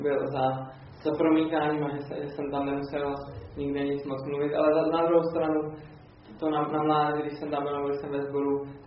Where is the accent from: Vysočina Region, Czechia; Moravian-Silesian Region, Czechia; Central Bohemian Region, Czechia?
Vysočina Region, Czechia; Třebíč; abych se vrátil zpátky do Třebíče. Abych šel tam, odkud jsem vlastně vyšel ze svého rodného města.